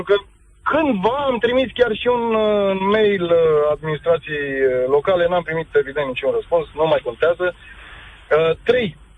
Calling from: Bucharest, Romania; Vă sunt din București.

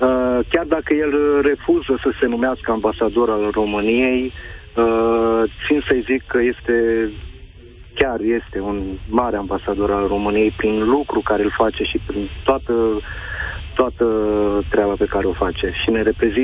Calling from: Belgium; De asta vă sunt din Belgia

